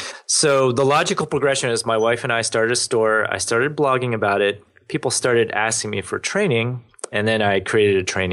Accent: Maryland, United States; I grew up in Maryland.

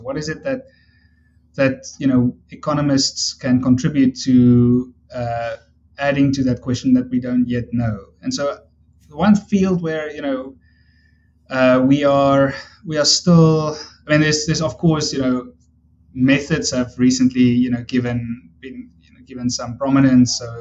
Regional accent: South Africa; I mentioned I'm from South Africa

